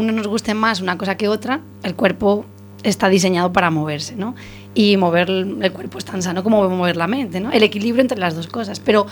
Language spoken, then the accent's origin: Spanish; Arteixo, Galicia, Spain; Además es que me acuerdo porque yo soy de Arteixo